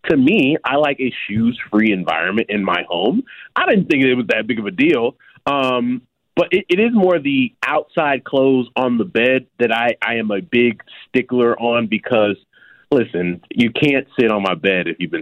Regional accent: Chicago, Illinois, United States; Like, I know as a Chicagoan, the L is a part of our Chicago culture.

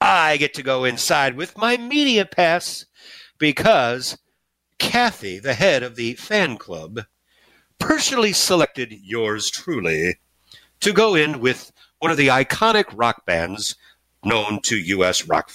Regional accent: St. Louis, Missouri, United States; I'm from St. Louis.

